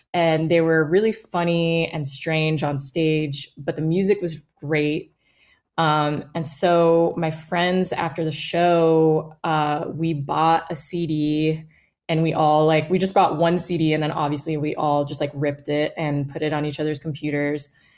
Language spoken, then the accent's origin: English; Miami, Florida, United States; also born or lived in Boston; It was tough growing up in Miami, being a big music fan, and you know, just there weren't that many bands that would tour down there because it is such a trek to get down there.